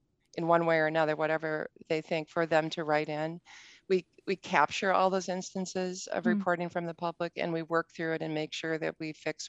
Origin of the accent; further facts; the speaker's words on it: Wisconsin, United States; I grew up in Wisconsin. I live here. I love Wisconsin.